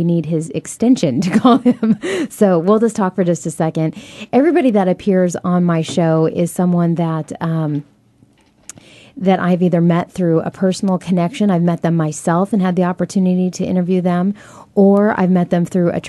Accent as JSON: {"language": "English", "region": "Alaska", "country": "United States", "tie": "born or raised there", "said": "I mean, I grew up in Alaska"}